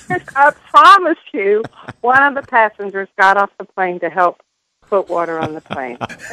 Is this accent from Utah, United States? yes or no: no; Charlotte, North Carolina, United States; I'm in my 50s, and I grew up in Charlotte.